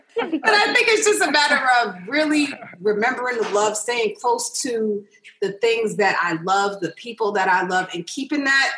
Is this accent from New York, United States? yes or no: yes; New York, United States; now in Los Angeles, United States; because I was scared to have kids in LA. I'm from New York. I didn't want to have any LA kids.